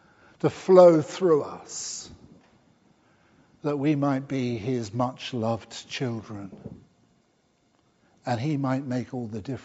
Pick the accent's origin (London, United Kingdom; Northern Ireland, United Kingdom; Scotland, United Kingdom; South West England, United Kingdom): South West England, United Kingdom; Poole; When I first became a Christian as a teenager, in my hometown of Poole in Dorset